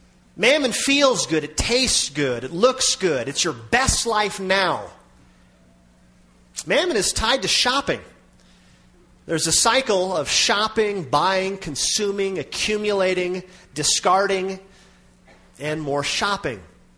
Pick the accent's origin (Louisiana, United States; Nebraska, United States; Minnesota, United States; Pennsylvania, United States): Minnesota, United States; We grew up in Minnesota, agricultural area, and in the summer times, the farmers would hire out bean walkers is what they called them